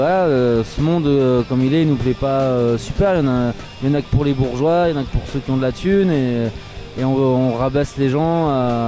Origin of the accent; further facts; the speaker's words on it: Colmar, Grand Est, France; on est d'Alsace. Il y a Riwan et Arnaud, ils sont de Strasbourg. Et Ludo et moi, on est de Colmar.